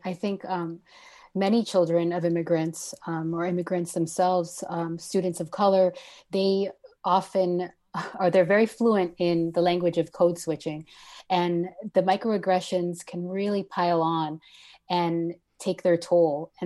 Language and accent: English; Framingham, Massachusetts, United States; also born or lived in Jamaica Plain; Latina. My parents are both from Guatemala. Her mother is from El Salvador and her father's Guatemalan. I was born in Jamaica Plain. She was as well. But when I was two, we moved to Framingham.